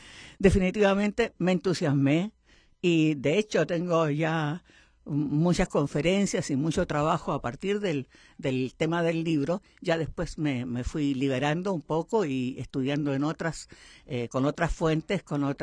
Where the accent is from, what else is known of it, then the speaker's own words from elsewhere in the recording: Chile; él me pide que, como chilena, por favor le dé una conferencia en una clase graduada un sábado por la mañana.